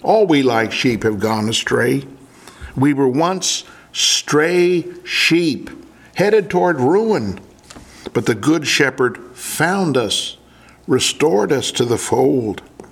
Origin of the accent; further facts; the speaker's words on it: Malawi; Growing up in Nyasaland, one of the greatest marks left by any man was that of David Livingstone.